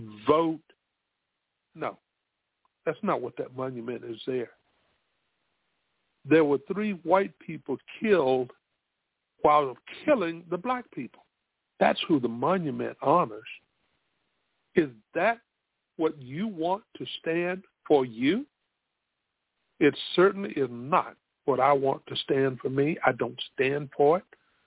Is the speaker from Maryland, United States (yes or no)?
no; South Carolina, United States; We have in South Carolina, my home state, a riot that took place in Hamburg.